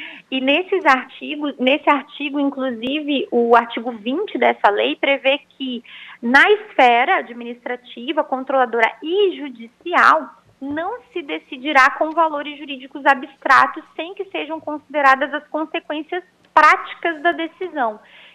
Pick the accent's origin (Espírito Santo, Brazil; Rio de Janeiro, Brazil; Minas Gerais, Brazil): Espírito Santo, Brazil; moved away as an adult; now in Paraná, Brazil; Eu não sou do Paraná, né, Patrícia? Eu sou do Espírito Santo.